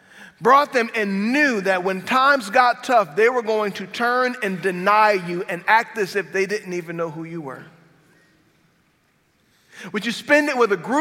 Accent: Lafayette, Louisiana, United States; And somehow we got on the topic of where we were from, and I said, I'm from Lafayette.

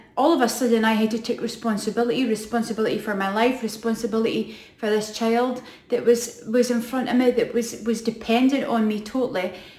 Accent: Aberdeen, Scotland, United Kingdom; I'm not from the Brock originally. I just kind of married into the Brock, but I'm originally from Aberdeen. I am one of four kids. Growing up was good, had a good life.

